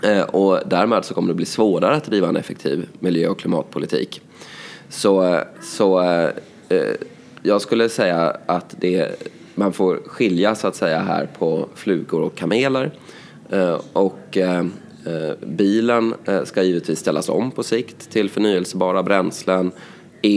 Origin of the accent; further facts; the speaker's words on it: Småland, Sweden; bruket i mina hemtrakter i Småland till exempel, kanske har lagt ner